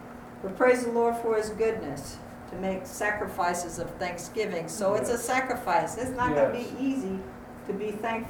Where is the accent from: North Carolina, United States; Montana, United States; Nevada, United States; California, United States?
California, United States; You know, because when I grew up in California where they had good waves.